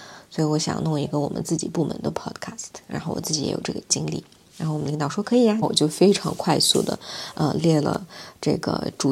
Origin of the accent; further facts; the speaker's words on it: Xinjiang, China; 包括我是维吾尔族，那作为维吾尔族，作为一个新疆人